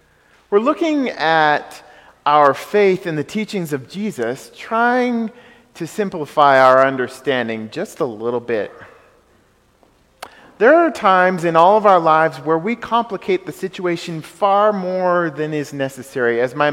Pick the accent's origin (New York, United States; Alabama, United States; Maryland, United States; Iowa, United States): New York, United States; Greene; I've told you before that I grew up in Greene, New York.